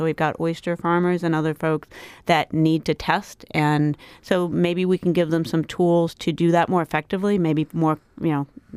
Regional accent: New England, United States; also born or lived in Washington, D.C.; now in Kachemak Bay, United States; You know, I'm a physical oceanographer who actually likes cold weather because I grew up in New England, and I couldn't think of a more perfect place to be.

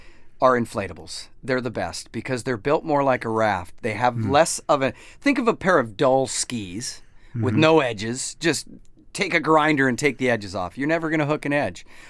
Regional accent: Anchorage, Alaska, United States; I grew up in Anchorage

